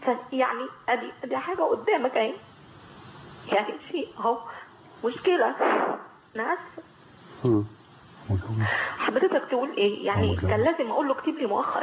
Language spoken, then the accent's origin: Arabic; Mansoura, Dakahlia, Egypt; احنا فلاحين من المنصورة